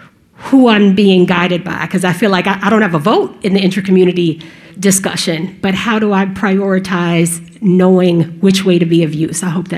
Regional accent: Charlotte, North Carolina, United States; I'm from Charlotte as well

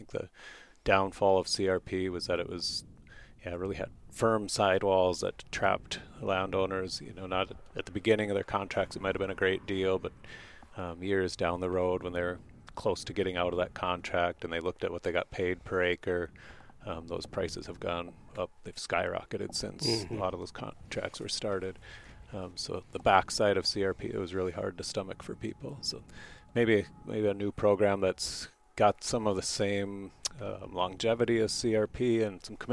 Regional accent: Dickinson, North Dakota, United States; You know, I grew up in Dickinson and never saw soybeans until, probably until the last 10, 15 years

